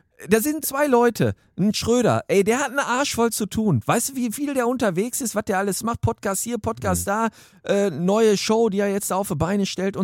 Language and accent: German; North Rhine-Westphalia, Germany